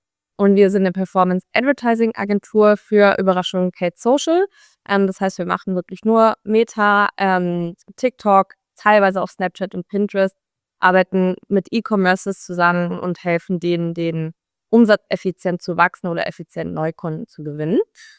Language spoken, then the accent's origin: German; Baden-Württemberg, Germany; now in Dublin, Ireland; Ich komme nämlich aus dem Schwabenländle.